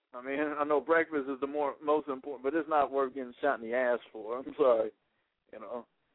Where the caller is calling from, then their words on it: Orange, California, United States; I'm calling you from Orange, California.